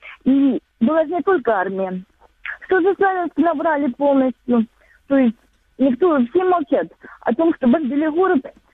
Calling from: Donetsk Oblast, Ukraine; Добрый вечер. Донецкая область.

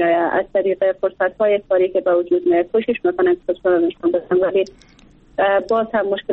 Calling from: Bamyan, Afghanistan; از ولایت بامیان هستم

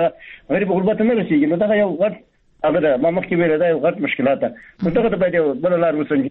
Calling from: Baghlan, Afghanistan; بغلان مې تماس نیولې مخترمې

